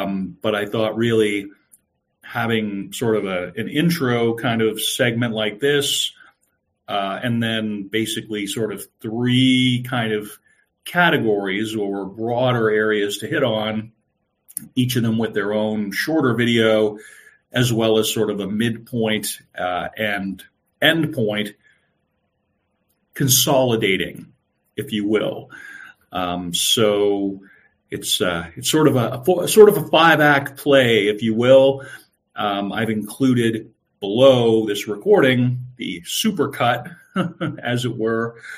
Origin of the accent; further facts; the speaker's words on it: New Brunswick, Canada; I'm originally from Bredeton, New Brunswick, which is this background where I am right now.